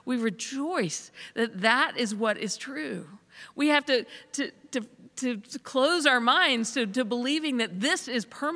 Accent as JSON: {"language": "English", "region": "the South", "country": "United States", "lives_now": "Pittsburgh, United States", "said": "As a Southerner, I'm still trying to get used to Pittsburgh winters."}